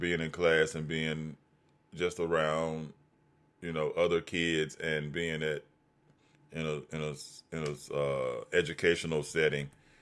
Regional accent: Gulfport, Mississippi, United States; born there; I was born at Gulfport Memorial Hospital, and when I was born, the doctors were calling me the miracle baby because my heart built another aorta in order to keep me alive.

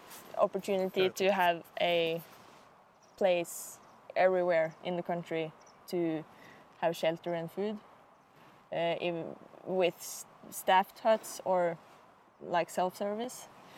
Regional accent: Norway; English is a second language; I'm 24 years old. I'm from Norway. And I've been working at this cabin in the middle of Jotunheimen for 8 years now, since I was 17 years old.

